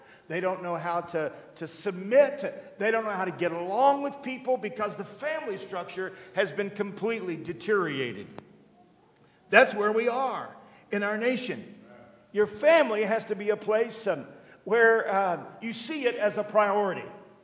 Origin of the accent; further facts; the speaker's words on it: Oklahoma, United States; We had family reunions, some as I was growing up in Oklahoma, but it was nothing like it is in Southeast Kentucky.